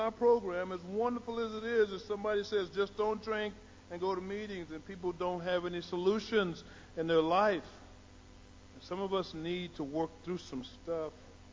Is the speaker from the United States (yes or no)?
yes; Austin, Texas, United States; So I moved back to Austin, April of 1990, to my mother, who was still drinking heavily, overweight, and just pure alcoholic.